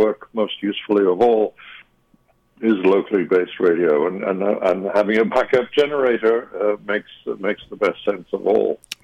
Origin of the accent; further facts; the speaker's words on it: New York, United States; my hometown public station is WNYC